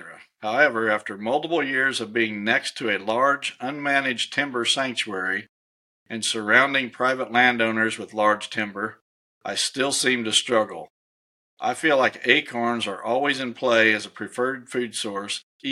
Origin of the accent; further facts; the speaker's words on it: Illinois, United States; So in my home state of Illinois, what I'd like to see is, first of all, I'd like to see crossbows legal